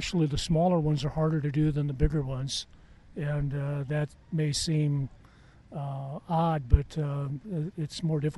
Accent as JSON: {"language": "English", "town": "Floyd", "region": "Iowa", "country": "United States", "said": "I'm from Floyd, Iowa, which is in the northeast quadrant of the state, about 5 hours from here."}